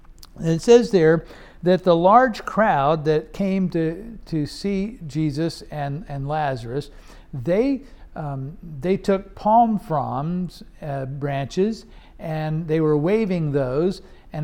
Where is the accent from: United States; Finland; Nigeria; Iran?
Iran; I grew up in Iran, and in the Middle East, we had lots of donkeys.